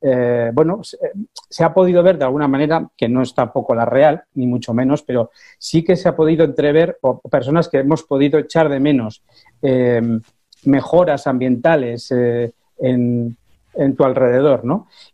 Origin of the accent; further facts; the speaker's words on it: Basque Country, Spain; tenemos que no solo pensar en nosotros como vascos, como españoles, como europeos